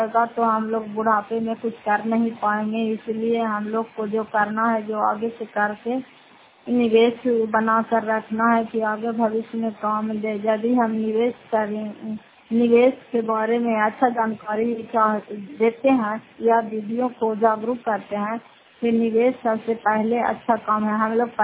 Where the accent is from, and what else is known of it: Fatehpur, Bihar, India